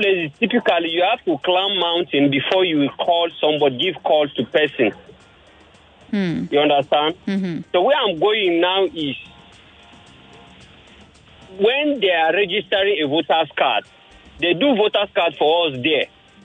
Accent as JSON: {"language": "English", "town": "Chibok", "region": "Borno", "country": "Nigeria", "said": "I'm from North."}